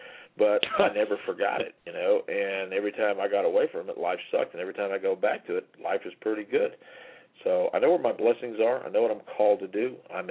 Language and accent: English; Gainesville, Florida, United States; first language French; also born or lived in New Hampshire; My old man moved our family to Gainesville in 54. We came down from New Hampshire. My old man came down here to work at the university in 52. We moved down here in August of 54. I'm a little 3.5-year-old French-Canadian kid that speaks nothing but French.